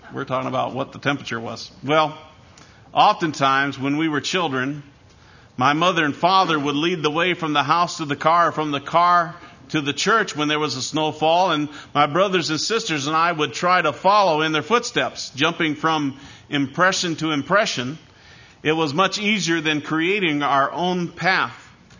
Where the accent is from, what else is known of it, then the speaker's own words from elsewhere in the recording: Iowa, United States; When I was a child growing up in Iowa, we would on occasion have some significant snowfalls.